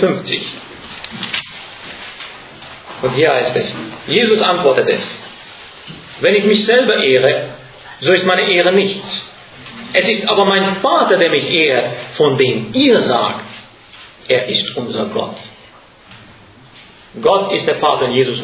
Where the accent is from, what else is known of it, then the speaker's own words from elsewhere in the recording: Romania; first language Hungarian; German is a second language; meine Sprache ist Ungarisch, ich komme aus Rumänien, bin aber Ungar.